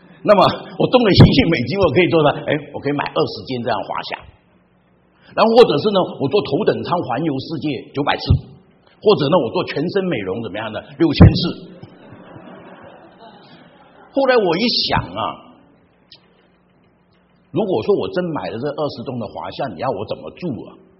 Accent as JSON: {"language": "Chinese", "country": "China", "said": "我中国人才没那么笨"}